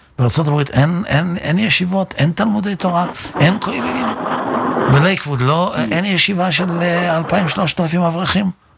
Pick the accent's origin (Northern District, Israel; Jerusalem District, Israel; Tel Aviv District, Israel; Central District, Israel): Central District, Israel; Netanya; בזמנו אני גדלתי בנתניה